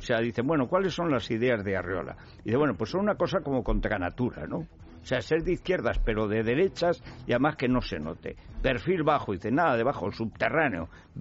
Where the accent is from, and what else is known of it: Spain